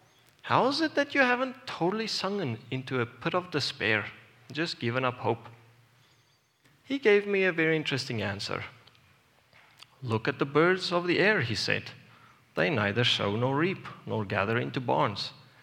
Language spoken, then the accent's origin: English; South Africa; Growing up in South Africa in the late 1990s and early 2000s was a period filled with uncertainties and major economic upheaval.